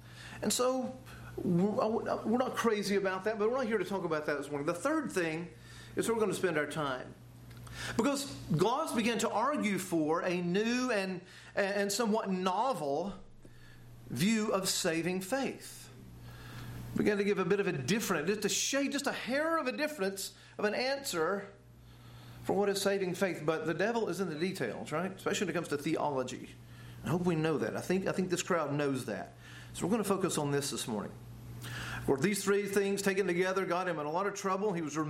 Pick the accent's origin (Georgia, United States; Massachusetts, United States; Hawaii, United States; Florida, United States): Georgia, United States; I'm from North Georgia.